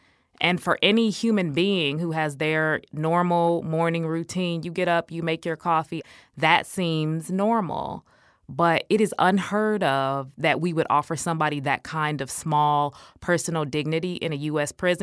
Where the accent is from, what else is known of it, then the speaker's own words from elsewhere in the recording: Illinois, United States; And one of the states that was my principal responsibility was Illinois because it was my home state.